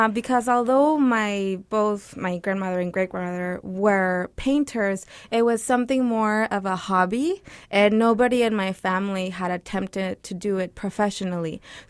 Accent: Ciudad Juarez, Chihuahua, Mexico; I grew up in Ciudad Juarez, and I went to private school

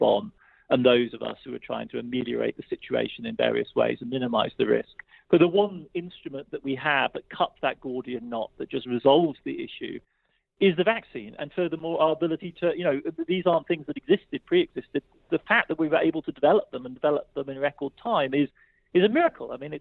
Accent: Germany; As a European, Chernobyl has a slightly different resonance because the place where I grew up in Germany was directly affected by the radioactive cloud.

